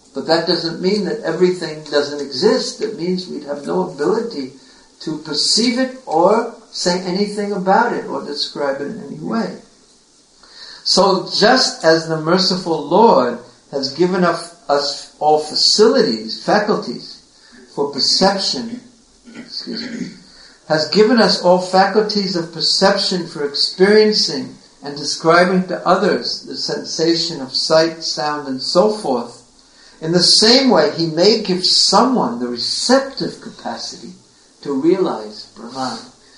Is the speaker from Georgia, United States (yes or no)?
no; New York, United States; But because I'm from New York, you know, everything, you see everything in New York.